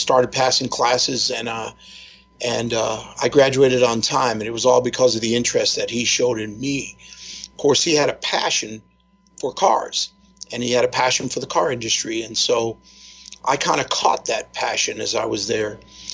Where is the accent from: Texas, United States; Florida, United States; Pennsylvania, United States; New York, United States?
New York, United States; New York City; Well, growing up in New York City, my mother kind of felt like the answer was not public school.